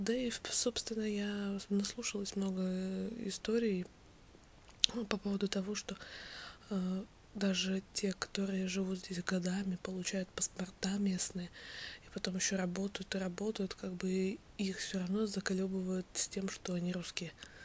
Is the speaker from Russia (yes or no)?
no; Ukraine; я украинец